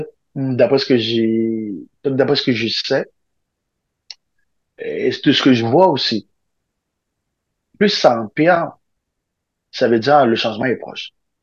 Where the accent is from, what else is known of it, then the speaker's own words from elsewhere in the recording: Haiti; ce gars-là, je le regardais à la télé quand j'étais jeune à Haïti